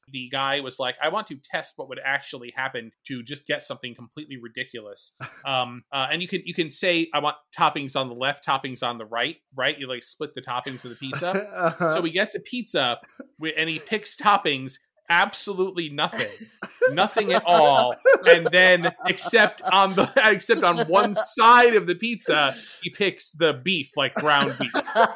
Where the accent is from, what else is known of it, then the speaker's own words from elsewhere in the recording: New Haven, Connecticut, United States; I'm from the New Haven area